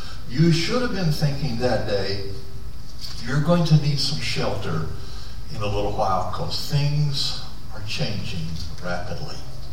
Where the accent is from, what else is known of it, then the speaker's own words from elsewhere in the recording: Oklahoma, United States; also born or lived in West Texas; Some of you know, some of you don't. I grew up in Oklahoma. It was a place I went to college, got out, went to work, like many of you.